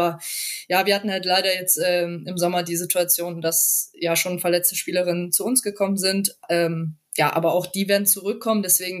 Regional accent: Jena, Thuringia, Germany; vor allem in Jena, in meiner alten Heimat.

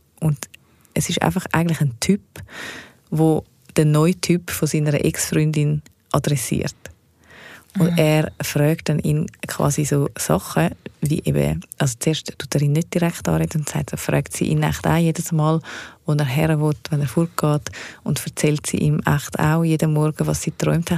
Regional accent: Switzerland; first language Swiss German; meine Muttersprache ist eben schon nicht Hochdeutsch, sondern sie ist eben Schweizerdeutsch.

